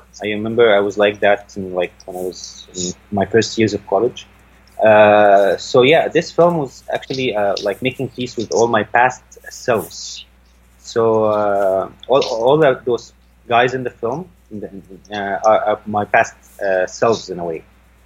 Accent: Saudi Arabia; also born or lived in France; now in Cairo, Egypt; I was raised in school in Saudi Arabia.

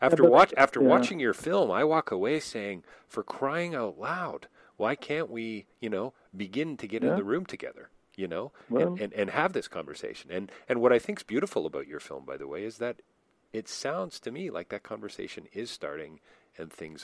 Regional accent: Toronto, Ontario, Canada; being a Canadian coming from Toronto, having spent a lot of time overseas, a lot of time working in different cultures

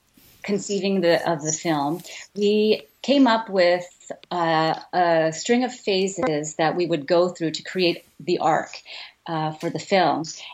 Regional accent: Philippines; It was a place very close to my heart because I'm Filipino.

